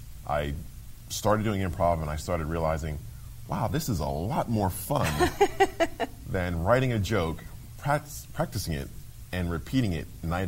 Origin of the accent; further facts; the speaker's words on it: New York City, New York, United States; I'm a native New Yorker, so I went to my hometown, of course, to perform for my friends